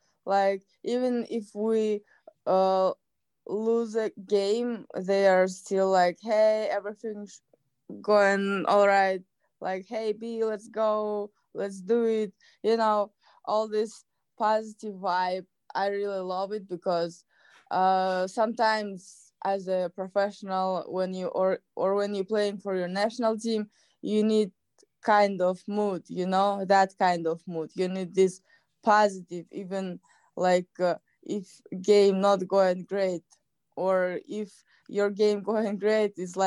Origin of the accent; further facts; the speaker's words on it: Kazakhstan; English is a second language; first and then to Kazakhstan. And I think this is was most what helped me, because I come back to my home country